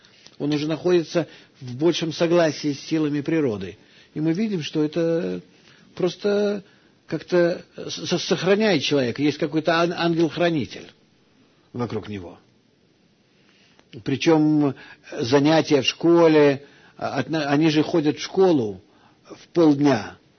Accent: Russia; born there; Я родился в России, вы понимаете, мой характер и так далее. Несмотря на то, что я родился здесь, все-таки у меня свои какие-то особенности внутренние, еврейские.

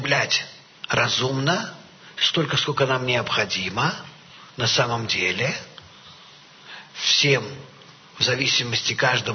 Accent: Russia; first language Russian; Я сам знаю хорошо весь тот народ, я вырос среди него. Мой родной язык русский.

